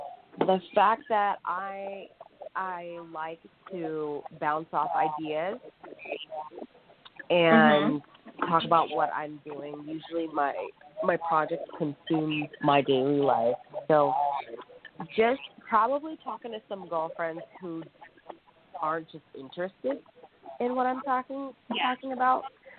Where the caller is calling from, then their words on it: Corona, California, United States; I'm calling from Corona, California, in Riverside County.